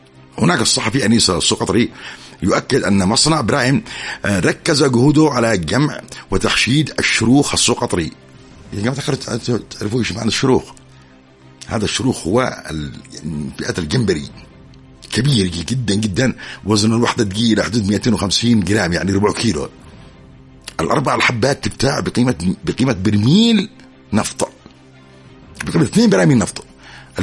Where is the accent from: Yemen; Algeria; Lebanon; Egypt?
Yemen; عندنا في اليمن